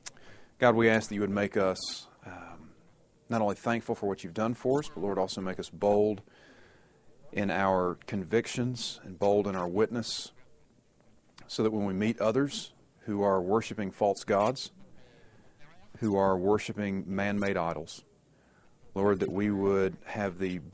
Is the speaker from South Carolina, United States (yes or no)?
yes; South Carolina, United States; accent: Southern; I'm from the actual South, right? Kentucky does not count as that. I'm from South Carolina. So as soon as I start talking, I may say things y'all don't get, right?